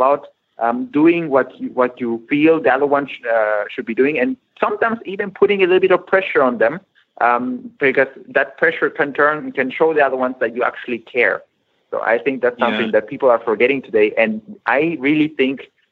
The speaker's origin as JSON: {"language": "English", "region": "California", "country": "United States", "tie": "born there", "first_language": "Swiss German", "said": "I was born in California, and when I was in California, my mother spoke Swiss German to me because she's Swiss. My dad spoke Spanish because he's a Mexican from Morelia. And then everyone else spoke English to me."}